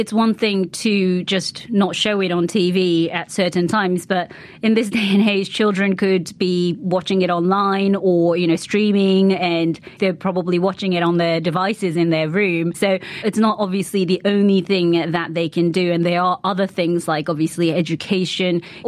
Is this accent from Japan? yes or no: yes; Japan; where I grew up in Japan, you can see junk food as throughout the day, and there's no rules or regulations.